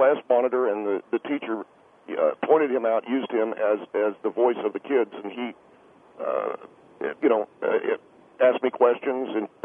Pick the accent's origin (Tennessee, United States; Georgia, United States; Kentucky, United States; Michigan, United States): Tennessee, United States; I come from Tennessee originally, if that's at all instructive.